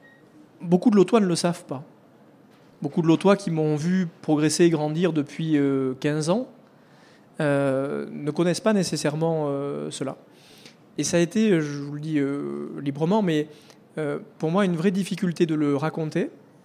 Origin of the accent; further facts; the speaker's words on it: Labastide-Murat, Occitanie, France; Moi, je viens du Lot. J'y ai grandi, j'y suis né. J'en suis très peu sorti, en réalité. Je viens d'une famille qui ne faisait pas de politique.